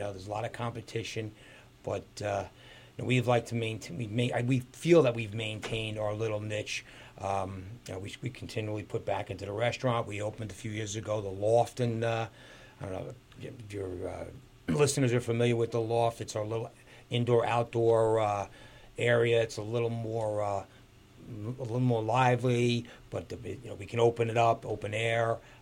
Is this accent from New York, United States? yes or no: yes; New York City, New York, United States; And I'm from New York City, and we wanted to bring a little bit of the big city dining into the Lehigh Valley.